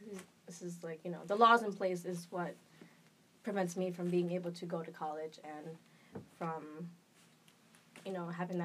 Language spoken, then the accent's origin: English; New Haven, Connecticut, United States; I grew up in New Haven, Connecticut, where it's just super, super diverse, predominantly black and brown population.